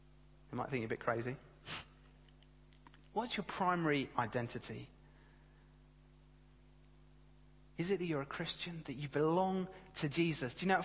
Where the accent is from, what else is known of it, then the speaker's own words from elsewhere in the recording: Brighton, South East England, United Kingdom; I'm from Brighton. I'm a father.